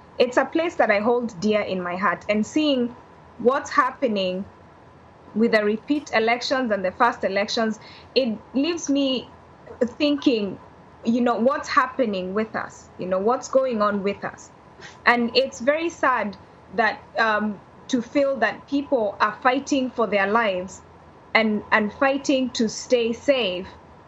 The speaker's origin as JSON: {"language": "English", "country": "Kenya", "said": "Proud of being a Kenyan? Absolutely."}